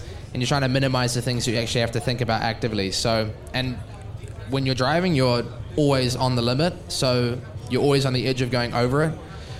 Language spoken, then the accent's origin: English; New Zealand; I'm from New Zealand